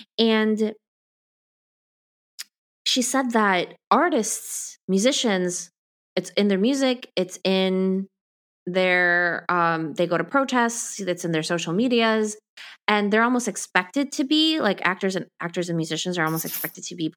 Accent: Ecuador; moved away; I actually looked at my immunization card from when I was from Ecuador, like coming here.

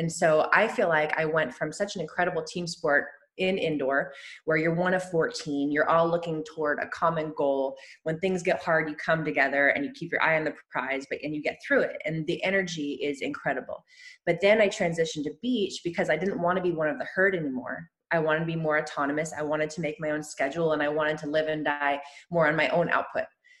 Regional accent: California, United States; Growing up near Santa Cruz and NorCal, I would just consciously avoid beach volleyball

